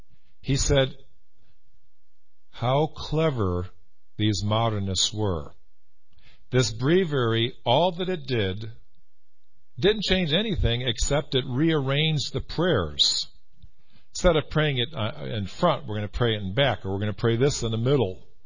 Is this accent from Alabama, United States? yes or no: no; Chicago, Illinois, United States; the parish I grew up in Chicago, I think we had 500 families.